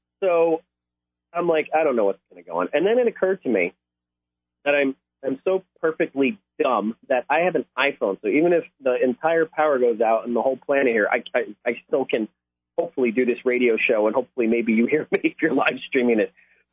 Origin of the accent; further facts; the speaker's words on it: New Jersey, United States; Where I live, it's a far cry from where I grew up in New Jersey. Jersey!